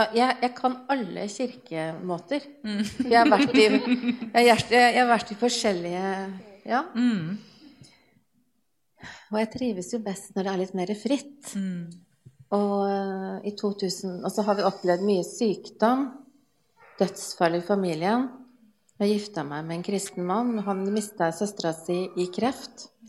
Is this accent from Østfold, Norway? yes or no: yes; Halden, Østfold, Norway; jeg er fra Halden.